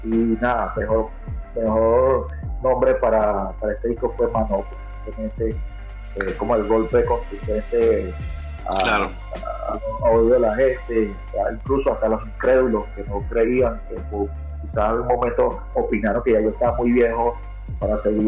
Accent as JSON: {"language": "Spanish", "country": "Venezuela", "moved": "yes", "said": "mi tierra, mi Venezuela amada. Y nada, como todo inmigrante que sale de su país"}